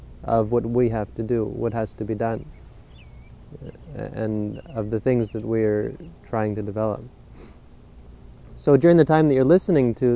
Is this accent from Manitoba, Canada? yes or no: no; Ontario, Canada; This is my first time being to the Prairie Provinces. I'm from Ontario, but it's just like home.